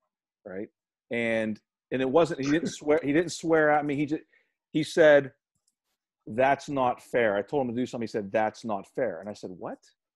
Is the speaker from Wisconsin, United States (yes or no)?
no; Pittsburgh, Pennsylvania, United States; So I'm from Pittsburgh, right? And you know, this is a sports town.